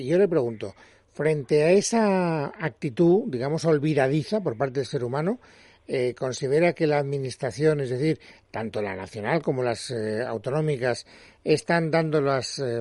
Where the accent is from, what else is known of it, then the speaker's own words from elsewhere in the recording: Castellón, Valencian Community, Spain; born there; now in Madrid, Spain; yo, que vivo en Madrid, sin embargo, nací en Castellón, yo necesitaba ver el mar urgentemente, me he ido a mi tierra